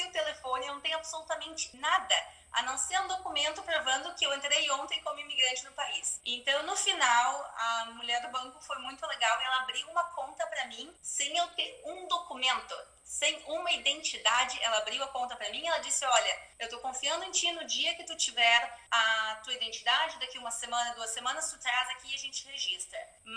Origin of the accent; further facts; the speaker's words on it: Porto Alegre, Rio Grande do Sul, Brazil; now in Jerusalem, Israel; Não, eu sou gaúcha, de Porto Alegre. Eu moro em Jerusalém